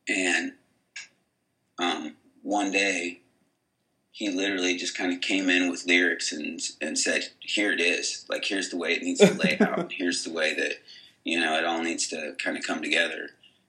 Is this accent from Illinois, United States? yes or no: yes; Illinois, United States; We've known each other since we were 16, growing up in Illinois.